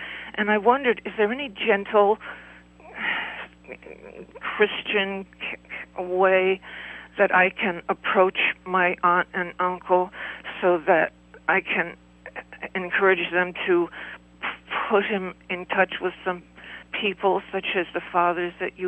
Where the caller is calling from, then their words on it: Connecticut, United States; I'm from Connecticut